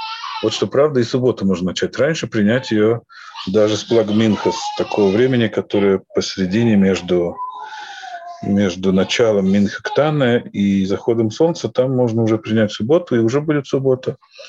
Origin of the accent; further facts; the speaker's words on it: Russia; moved away; я приехал из России